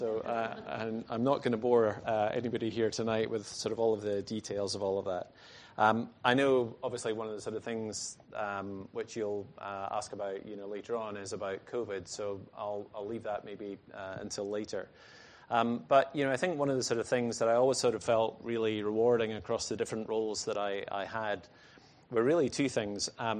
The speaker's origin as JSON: {"language": "English", "region": "Scotland", "country": "United Kingdom", "tie": "born or raised there", "said": "I'm Scottish, as you may be able to tell from my strange accent. I was born and brought up in a farm in Dumfriesshire."}